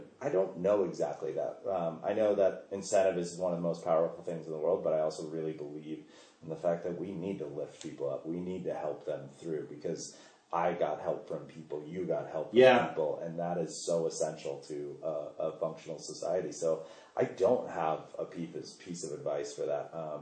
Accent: Squaw Valley, California, United States; Yes, so this is also part of growing up in Squaw Valley.

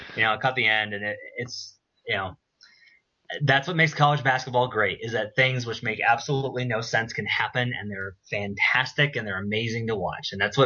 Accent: Arkansas, United States; I grew up in Arkansas.

